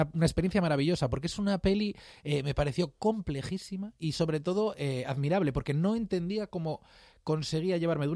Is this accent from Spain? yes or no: yes; Vigo, Galicia, Spain; moved away as an adult; Yo soy de Vigo, viví en Vigo, nací allí, viví los primeros 18 años de mi vida allí. Y soy una persona que siente morriña por su familia, que está allí.